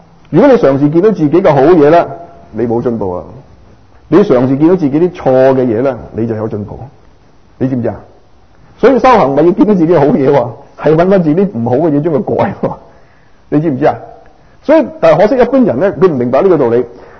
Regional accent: Guangdong, China; 特别我哋广东人唔怕。

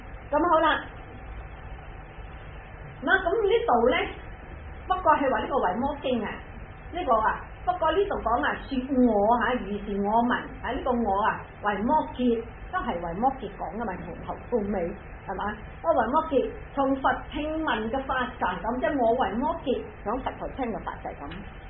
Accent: China; 好似我哋中國人都係噶，總之咁嘅事發生

